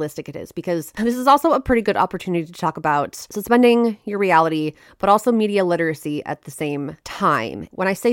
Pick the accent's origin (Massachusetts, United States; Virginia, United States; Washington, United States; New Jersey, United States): Washington, United States; big old Rainier ever decides to sing, we're big effed. I really enjoy watching things that are set in my home state.